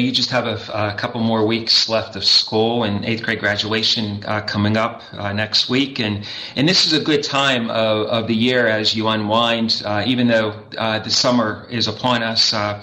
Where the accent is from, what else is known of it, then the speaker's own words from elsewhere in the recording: Pennsylvania, United States; I'm really familiar with St. Louis de Marillac campus growing up in the South Hills